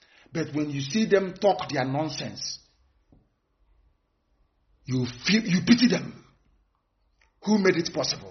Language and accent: English; Afarugu, Enugu State, Nigeria; Look at my own place. I come from Afarugu. My father was a traditional ruler of Afarugu.